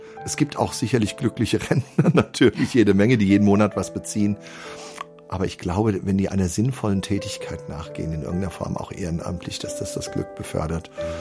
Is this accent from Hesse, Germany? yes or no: yes; Wetzlar, Hesse, Germany; Ich bin ja Wetzlarer, bin in Ehringshausen geboren, aber das war ja nur eine Krankenhausangelegenheit.